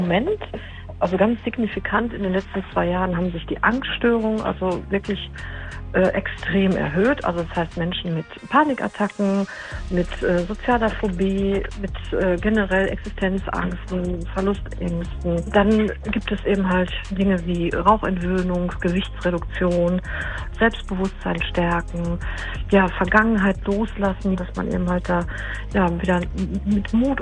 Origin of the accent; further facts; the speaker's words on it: Ennepetal, North Rhine-Westphalia, Germany; Also ich bin ja hier aufgewachsen. Ich bin ja ein Ennepetaler Kind. Ich komme quasi aus dem Dorf, vom Rüggeberg.